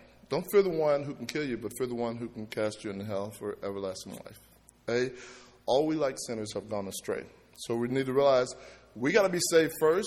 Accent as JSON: {"language": "English", "region": "Kentucky", "country": "United States", "said": "I used to witness somebody from a half an hour to 1:50 because I'm from Kentucky. They have lots of time, nothing to do."}